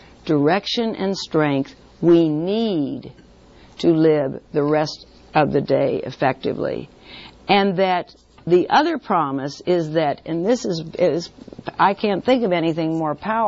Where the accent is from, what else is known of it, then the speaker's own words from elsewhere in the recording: Hollywood, California, United States; I mean, because I grew up in Hollywood land.